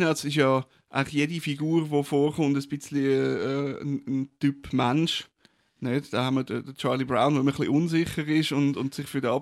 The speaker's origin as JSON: {"language": "German", "region": "Zurich", "country": "Switzerland", "tie": "born or raised there", "said": "ich bin in Zürich aufgewachsen."}